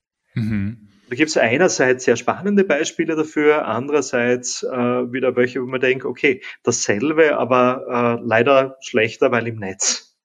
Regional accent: Austria

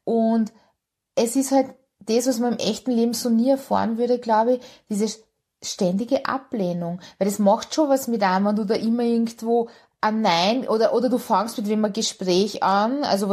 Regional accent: Linz, Upper Austria, Austria; also born or lived in Hungary; ich bin in Ungarn geboren und in Linz aufgewachsen.

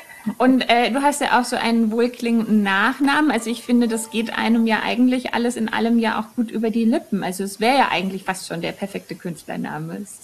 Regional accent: Bavaria, Germany; ich komme aus der Nähe, und aus der Nähe bedeutet so eine Stunde von hier. Aber ich habe gar keinen Bezug zu Würzburg. Also ich bin, während ich aufgewachsen bin, eigentlich so gut wie nie in Würzburg gewesen und bin dann zum Studieren nach München

